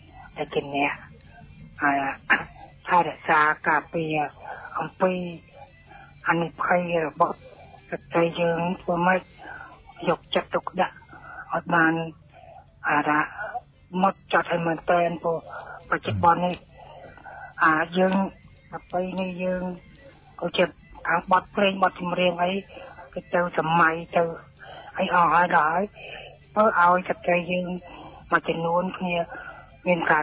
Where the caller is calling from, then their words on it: Kandal, Cambodia; មកពីខេត្តទៅខងស្នួរខេត្តកណ្ដាល